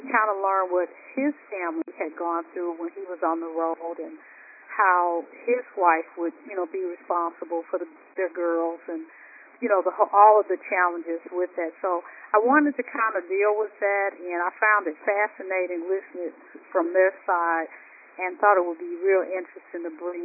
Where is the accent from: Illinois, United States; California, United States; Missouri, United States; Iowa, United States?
Missouri, United States; St. Louis; I got to tell the story in my hometown, St. Louis, Missouri.